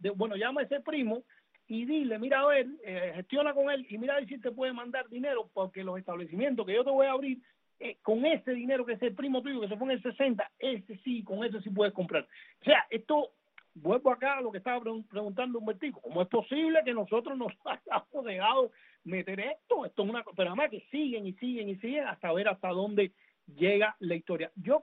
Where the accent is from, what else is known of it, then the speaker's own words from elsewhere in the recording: Cuba; moved away; desde que me fui de Cuba. Yo toda mi juventud que viví en Cuba